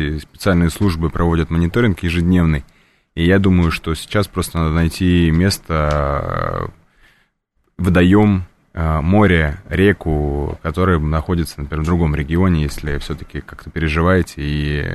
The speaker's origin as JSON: {"language": "Russian", "region": "Crimea", "country": "Ukraine", "said": "Я как крымчанин точно всегда всех зову в Крым"}